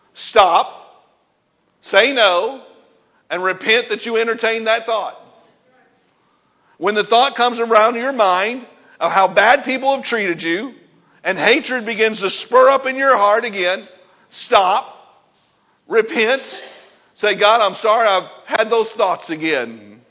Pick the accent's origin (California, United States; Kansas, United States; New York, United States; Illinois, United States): Illinois, United States; Granite City; we were raised in Granite City on the wrong side of the tracks, back by the steel mills, where the rats were as big as dogs.